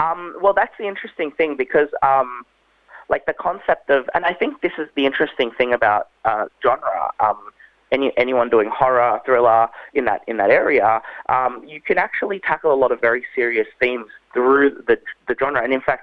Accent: Australia; taking parts of my Filipino heritage and growing up in Australia and my actual real identity crisis that I go through

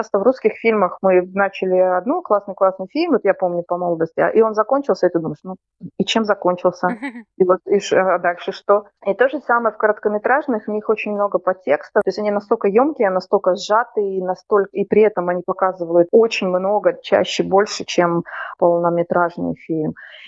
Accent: Moscow, Russia; когда я жила в Москве, я сама из Москвы

